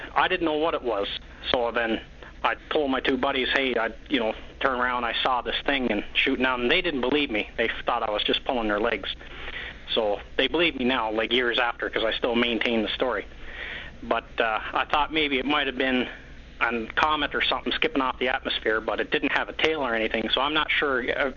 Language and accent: English; Corner Brook, Newfoundland and Labrador, Canada; moved away; also born or lived in Alberta; So, I live in Alberta right now, but originally I'm from Corner Brook, Newfoundland.